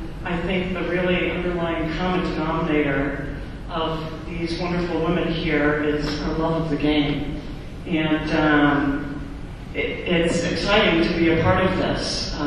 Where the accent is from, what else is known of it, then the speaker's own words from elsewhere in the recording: Minnesota, United States; I've had the good fortune of having been born and raised in Minnesota.